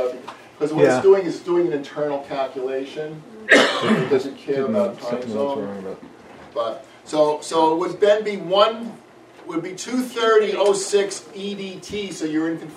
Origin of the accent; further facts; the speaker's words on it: New York City, New York, United States; And as a child, we all grew up with him growing up across the river. So as a New Yorker, you know, we knew about this guy our entire lives.